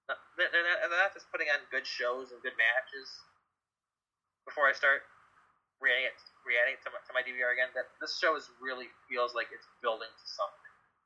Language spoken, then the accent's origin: English; Detroit, Michigan, United States; I'm from Detroit.